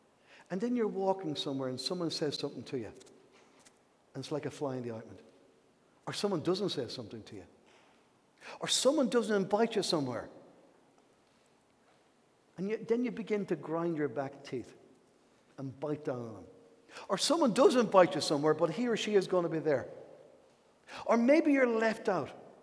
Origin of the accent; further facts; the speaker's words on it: Wexford, Leinster, Ireland; I'm from Wexford. I used to swim in the local river.